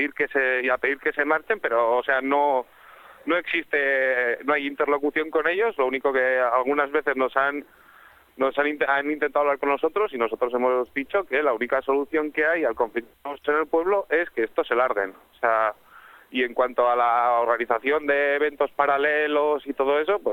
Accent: Garínoain, Navarre, Spain; se han dedicado a molestar a los vecinos de mi pueblo

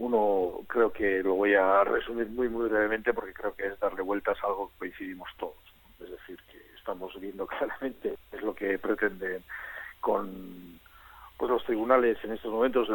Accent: Basque Country, Spain; a mí como ciudadano vasco lo que me interesa seguramente es la segunda parte

